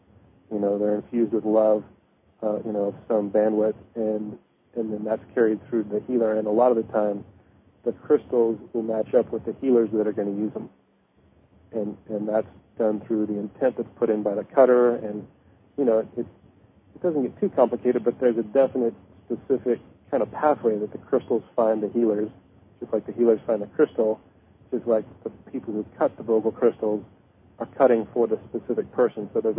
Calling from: Los Osos, California, United States; Los Osos, tiny town right on the coast near San Luis Obispo.

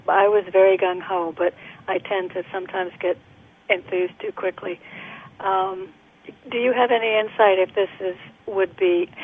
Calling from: Connecticut, United States; in Connecticut.

